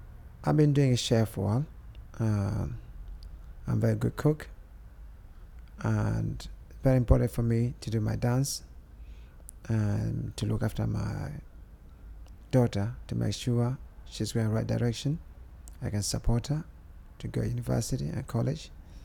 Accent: London, United Kingdom; London, Holloway Road, Hornsey Road.

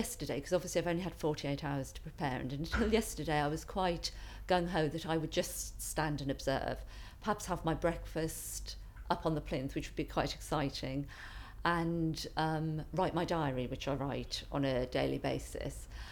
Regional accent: Crowthorne, South East England, United Kingdom; I'm 49, and I come from Crowthorne in Berkshire.

